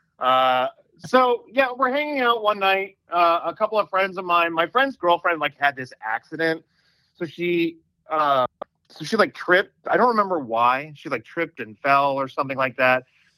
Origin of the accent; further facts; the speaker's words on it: Singapore; moved away as an adult; I grew up in Singapore. They didn't issue them until you were 18, and that's when I left.